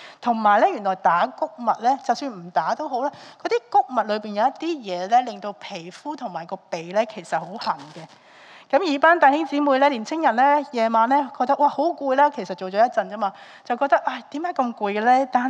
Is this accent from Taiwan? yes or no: no; Hong Kong; 但我对我们香港人来说应该很难明白一个整个禾场都是熟了的小麦或者稻米的情况